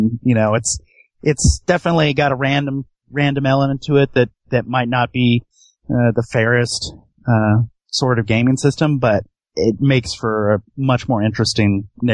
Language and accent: English; West Coast, United States; For me, I grew up on the West Coast